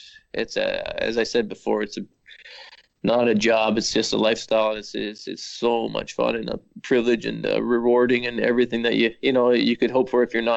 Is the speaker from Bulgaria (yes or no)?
no; Canada; it's just kind of part of growing up in Canada.